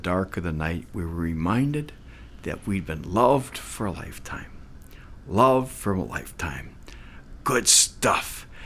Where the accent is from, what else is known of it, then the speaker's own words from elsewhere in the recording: Milwaukee, Wisconsin, United States; We talked about our uncles and our aunts and our cousins growing up in Milwaukee.